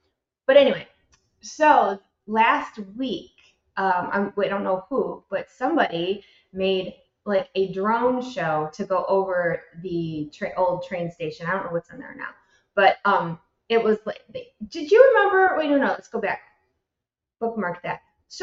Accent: Detroit, Michigan, United States; not just because we're from them from Detroit, but for years and years and years, the Lions have been a butt of jokes

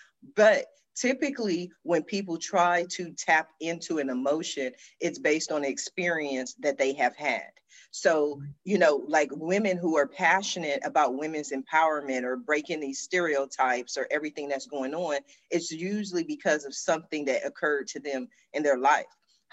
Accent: Columbus, Ohio, United States; I was raised in Columbus, Ohio. I'm a simple country girl.

